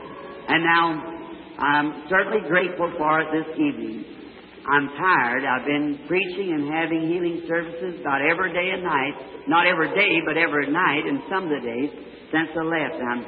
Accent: the South, United States; Being a Southerner, I say you have to come up here in the North to find what Southern hospitality means.

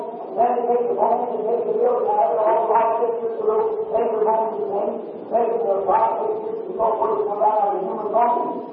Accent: Ireland; I'm an Irish person, my people before we were all Catholic.

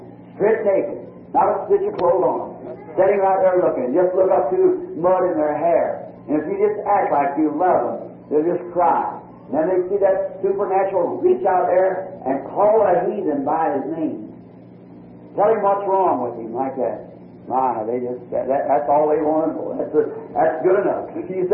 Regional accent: United States; I'm an American too. It's the loveliest land in the country.

